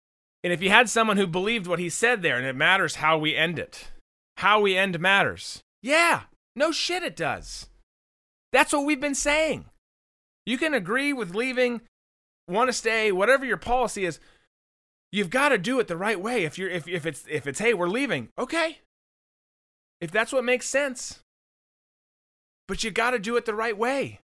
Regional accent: Minnesota, United States; I grew up in Minnesota. We'd sleep with our windows open in the winter

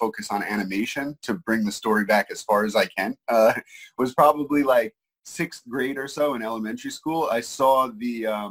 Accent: New York, United States; I'm from New York, so when I graduated high school, I went down to the Delaware College of Art and Design, DCAD, for 2 years, and then back up to New York for Pratt Institute

